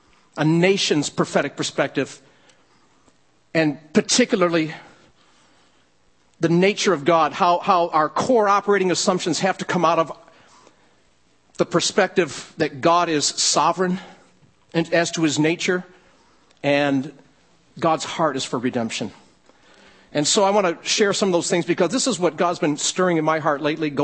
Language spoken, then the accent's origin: English; Michigan, United States; Growing up in Livingston County till I was a teenager, and then going to high school at Gates Chilai, and then graduating high school there, and I went to college at Michigan State University